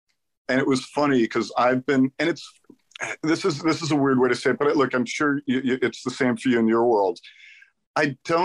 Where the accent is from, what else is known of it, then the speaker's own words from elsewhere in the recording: California, United States; I grew up in the Valley, so it was forbidden because we were too close to Spahn Ranch.